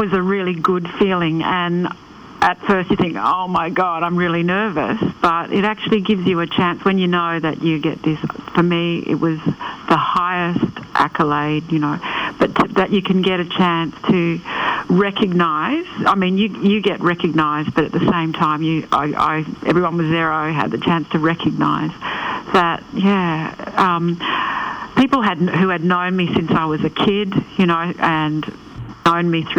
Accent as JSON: {"language": "English", "town": "Canberra", "region": "Australian Capital Territory", "country": "Australia", "tie": "born or raised there", "also_born_or_lived": "Cairns", "said": "Yeah, I was born in Cairns, and we moved to Canberra when I was about 10, and my dad and mum got work in Canberra"}